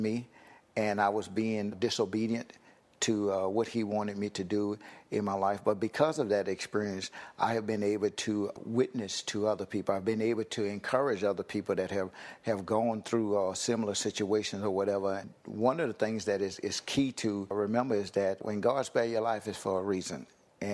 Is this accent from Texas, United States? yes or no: no; Donaldsonville, Louisiana, United States; The community that I grew up here in Donaldsonville, we all helped each other.